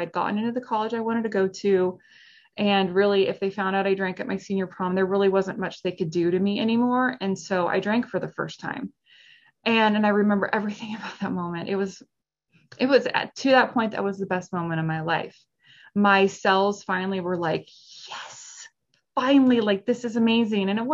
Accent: Seattle, Washington, United States; And I grew up in Seattle area, Seattle, Washington.

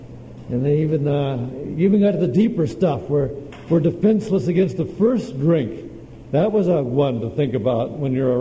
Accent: Hawthorne, California, United States; I grew up in Hawthorne over here, near the LA airport

